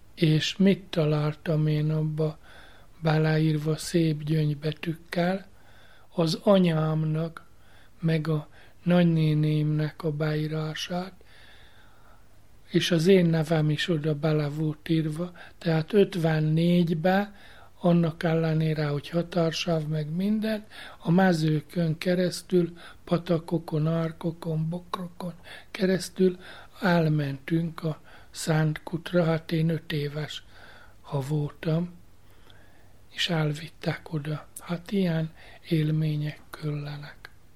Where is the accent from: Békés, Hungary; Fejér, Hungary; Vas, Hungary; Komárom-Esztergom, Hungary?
Vas, Hungary; Szombathely; én, aki Szombathely Herényi vagyok, a szülőházam és a Gáncsi plébániám között 3 kilométer volt.